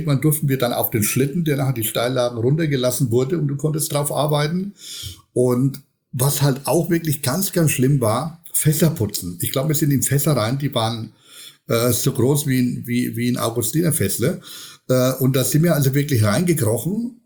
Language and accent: German; Schweinfurt, Bavaria, Germany; in meiner Heimat